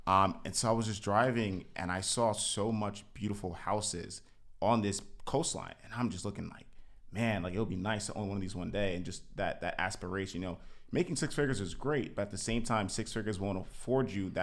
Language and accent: English; Jamaica; accent: Jamaican; So yeah, the accent, but yeah. So I'm Jamaican and West Indian Italian for sure.